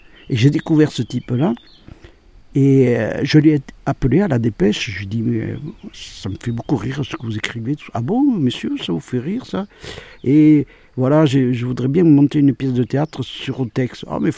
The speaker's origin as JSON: {"language": "French", "town": "Pau", "region": "Nouvelle-Aquitaine", "country": "France", "tie": "born or raised there", "said": "je suis né béarnais, je suis né à Pau. J'ai failli naître sur la bicyclette de ma mère, de mon père, pardon, qui allait... parce qu'on habitait rue Montpezat à Pau"}